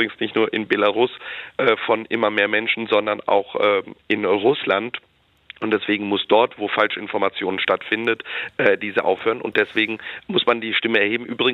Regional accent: Poland; born there; moved away; in Polen, meinem Geburtsland, was eine besondere Rolle in dieser Region spielt.

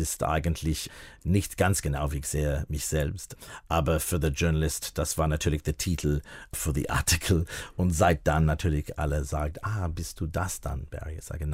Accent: Australia; German is a second language; now in Germany; als säkulär Jude, aber auch mit einem großen Interesse in Judentums und jüdische Geschichte in Europa und ich komme aus Australien. Ich bin in Australien geboren.

